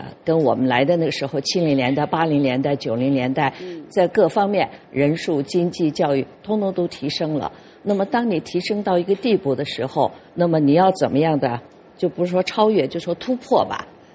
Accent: China; now in United States; 就是我们中国人话哈，对我们的自己的一个这个文化民族的认同

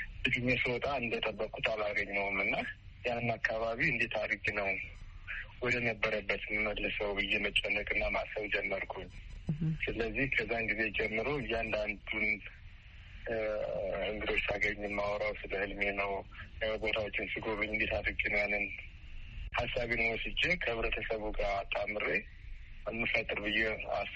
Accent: Addis Ababa, Ethiopia; also born or lived in West Gojjam; ምዕራብ ጎጃም ደጋ ዳሞት ወረዳ ነው የተወለድኩት። ጣመ ጊዮርጊስ የሚባል ቤተክርስቲያን አለ እዛ አካባቢ። በስምንት ዓመቴ ወደ አዲስ አበባ ወንድሞች አመጡኝ

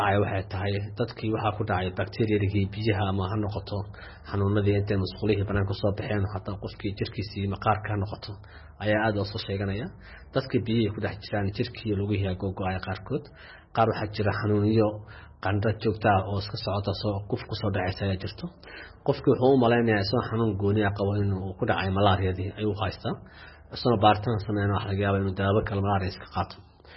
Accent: Beledweyne, Hiran, Somalia; born there; also born or lived in Hargeisa; waxaan ku dhashay Beledweyne

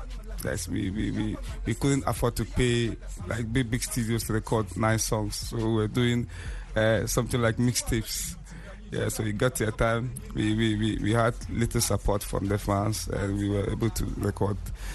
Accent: Tamale, Northern Region, Ghana; Yes, I was born and raised in Tamale, Zobele to be precise. I'm a rapper, so I do hip-life music. I rap in Dagbani and English.

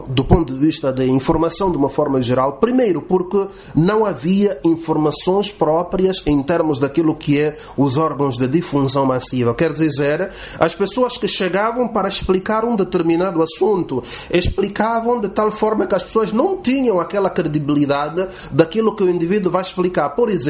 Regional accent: Angola; nascemos em Angola

